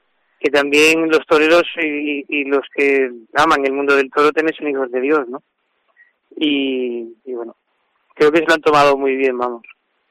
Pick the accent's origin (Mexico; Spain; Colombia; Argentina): Spain; Coria, Extremadura; Yo nací en Coria y en Coria pues todos los San Juanes, las fiestas en San Juan, pues convivíamos y vivíamos la fiesta del toro, pues de las fiestas populares más importantes de Extremadura